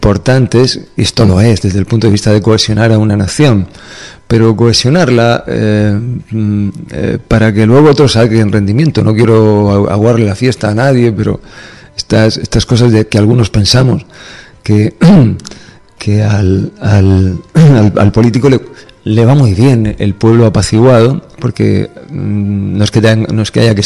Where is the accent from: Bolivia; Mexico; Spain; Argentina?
Spain; como soy un español como todos los demás